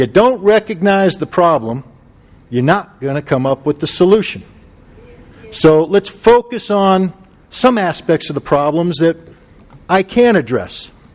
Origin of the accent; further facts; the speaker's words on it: Del Mar, California, United States; in my hometown of Del Mar